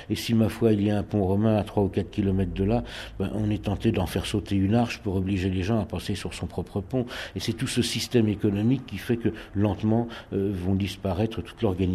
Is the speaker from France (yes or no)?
yes; Gallargues-le-Montueux, Occitanie, France; puisque je suis originaire de Galargue